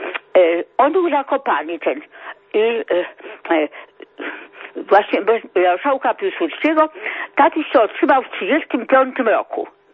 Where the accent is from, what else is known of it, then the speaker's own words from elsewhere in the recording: Warsaw, Masovian Voivodeship, Poland; z Żoliborza, z parafii świętego Stanisława Kostki